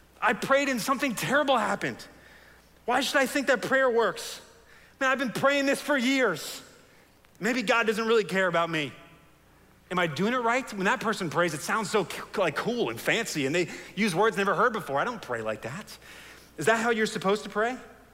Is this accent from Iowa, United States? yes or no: no; New Jersey, United States; And we'd always go to the Jersey Shore growing up in New Jersey.